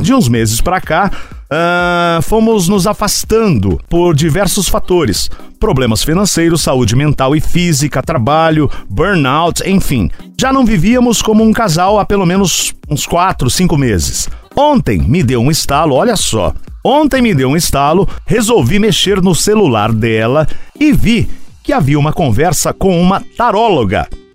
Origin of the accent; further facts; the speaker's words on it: Belo Horizonte, Minas Gerais, Brazil; sou de BH, tenho 32 anos, canceriana